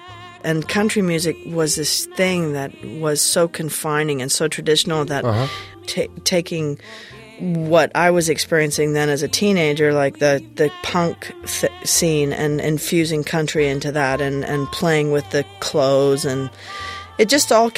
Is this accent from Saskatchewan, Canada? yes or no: no; Alberta, Canada; Yeah, I was as open as I could be.